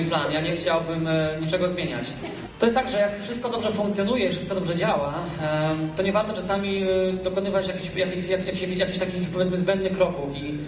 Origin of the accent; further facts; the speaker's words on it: Śmigiel, Greater Poland Voivodeship, Poland; Prawda jest taka, że Śmigiel i okolice, Śmigiel Nowa Wieś i okolice to są moje rodzinne strony, to raz, a dwa to są miejsca, w których się wychowałem. Ja tutaj praktycznie mieszkałem kilkanaście lat